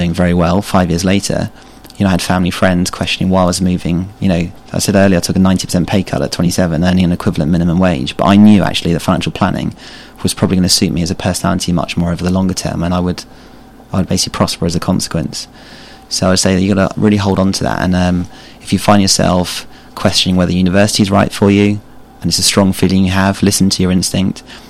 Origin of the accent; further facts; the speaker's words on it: Twickenham, London, United Kingdom; I came from the Mall prep school, so, and I've lived in Twickenham all my life.